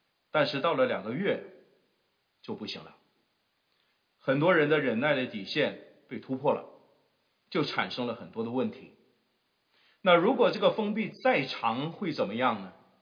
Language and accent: Chinese; China; 在我们中国人的背景当中，我们很熟悉一首诗啊